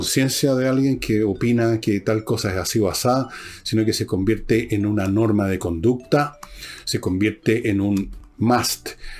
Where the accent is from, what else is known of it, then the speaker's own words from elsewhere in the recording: Chile; Uno ha visto en el curso de nuestra vida como ciudadanos chilenos